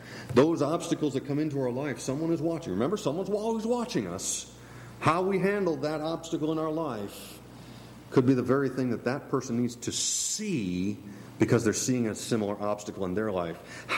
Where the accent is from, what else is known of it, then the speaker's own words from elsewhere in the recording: Minnesota, United States; born there; This was actually where I was born. But not in northern Minnesota, but I was born in Minnesota.